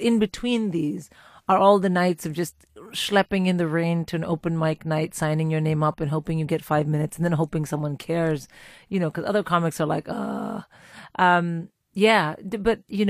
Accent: India; even though I was born and brought up in India

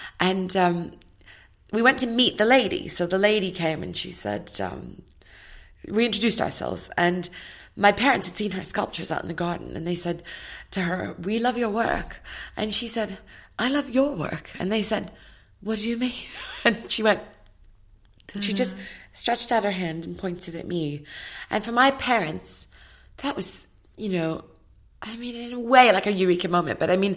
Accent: Australia; She was massive when I was growing up in Australia.

